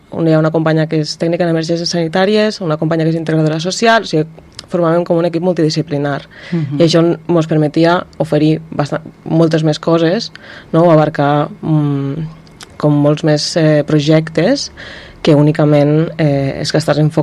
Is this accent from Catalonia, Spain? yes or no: yes; Tortosa, Catalonia, Spain; Bueno, jo soc de Tortosa